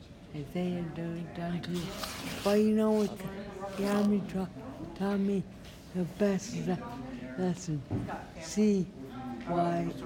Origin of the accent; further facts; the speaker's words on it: Boston, Massachusetts, United States; I grew up in Boston.